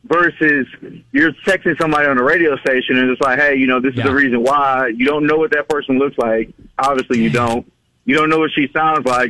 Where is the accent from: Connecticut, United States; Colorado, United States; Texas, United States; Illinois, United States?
Texas, United States; Houston; Okay, so I'm from Houston, and I have a few family members that, you know, work.